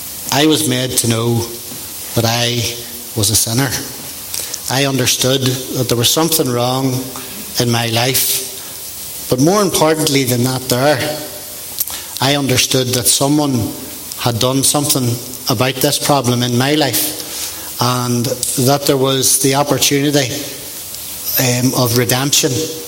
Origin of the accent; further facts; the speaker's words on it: Portadown, Northern Ireland, United Kingdom; I come from Portadown. I was born in 1974, and I was born into a Christian home in Portadown.